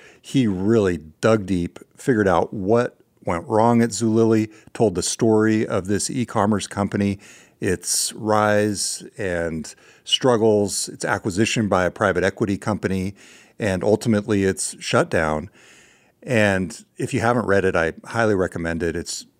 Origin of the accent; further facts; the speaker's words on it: California, United States; accent: California; My California accent.